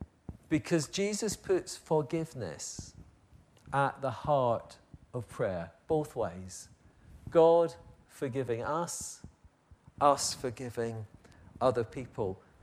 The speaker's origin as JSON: {"language": "English", "region": "Scotland", "country": "United Kingdom", "tie": "born or raised there", "said": "You see, I was brought up in Scotland."}